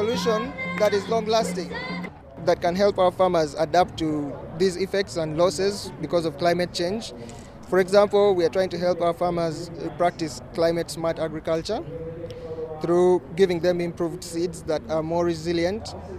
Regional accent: Uganda; I come from Uganda. I am a community activist for climate change.

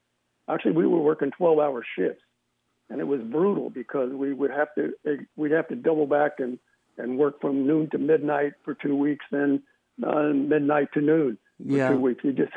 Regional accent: Colorado, United States; Oh, thank you, Dennis. It's good to be talking to my home state.

